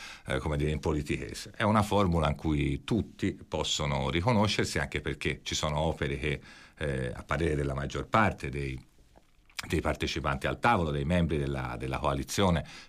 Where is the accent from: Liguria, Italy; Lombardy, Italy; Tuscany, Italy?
Tuscany, Italy; Florence; noi siamo fiorentini e siamo abituati a avere un'ottica fiorentina